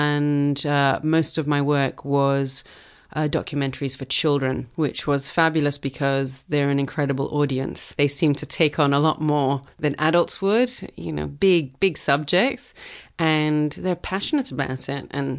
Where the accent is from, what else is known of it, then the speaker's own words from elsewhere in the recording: Italy; now in United Kingdom; I've always been a bit of a foreigner wherever I was, because even though I grew up in Italy, I went to, an international school, and my parents weren't 100% classic Italian, I was considered a bit of a foreigner. I moved to England. I didn't grow up in England